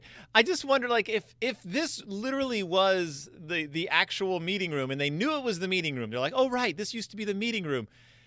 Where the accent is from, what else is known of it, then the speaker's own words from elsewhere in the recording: Spring, Texas, United States; going to, like, my hometown, like, I'm from Spring, Texas.